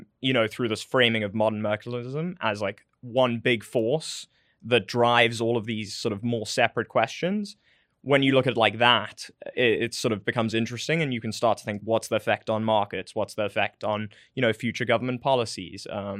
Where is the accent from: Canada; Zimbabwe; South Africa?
South Africa; moved away as an adult; now in New York, United States; Yeah. I grew up in South Africa, but I've been working in New York for the last few years.